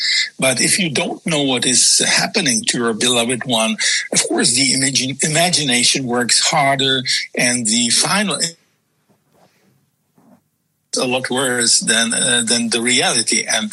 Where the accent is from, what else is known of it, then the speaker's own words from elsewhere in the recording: Czechia; first language Czech; English is a second language; You know, my mother language is Czech, of course, so that the interrogators could see what I was communicating back home.